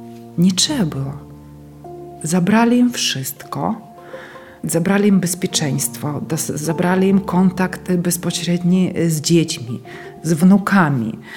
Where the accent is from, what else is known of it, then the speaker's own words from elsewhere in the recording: Askania-Nova, Kherson Oblast, Ukraine; Polish is a second language; moved away; Ja tak naprawdę wychowałam się w miejscowości Askania Nowa chersońskiego województwa. W Chersoniu później kontynuowała naukę